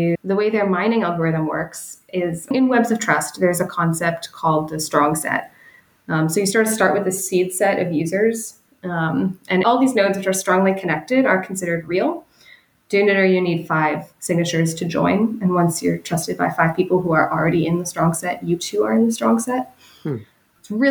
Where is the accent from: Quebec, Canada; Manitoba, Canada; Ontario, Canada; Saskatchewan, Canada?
Ontario, Canada; I'm from Ontario